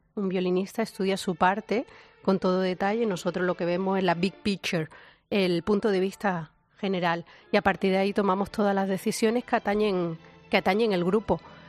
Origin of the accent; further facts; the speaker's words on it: Linares, Andalusia, Spain; en casa de unas tías mías en Linares, en Jaén, de donde yo soy.